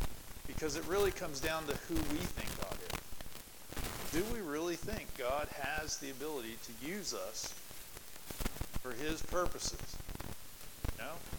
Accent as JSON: {"language": "English", "country": "United States", "tie": "born or raised there", "said": "I was raised in America. I feel that I have a significant amount of power as an individual, right? Because I am an American."}